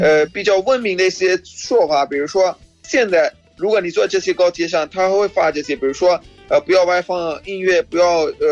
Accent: Pakistan; Chinese is a second language

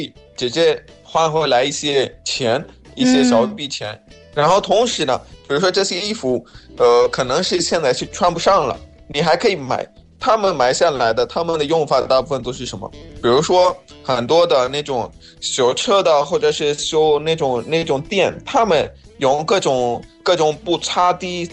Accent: Pakistan; Chinese is a second language; 我巴基斯坦哈鲁每次都是差不多 an office。

